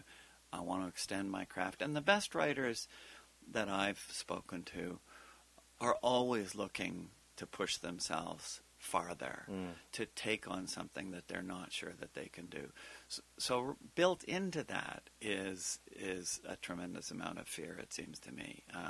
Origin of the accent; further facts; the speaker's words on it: Ottawa, Ontario, Canada; now in Vancouver, Canada; I'm originally from Ottawa, but Vancouver had become home